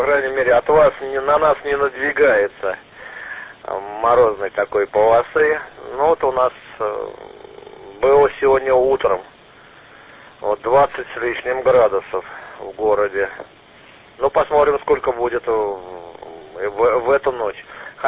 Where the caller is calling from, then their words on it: Tver, Tver Oblast, Russia; город Тверь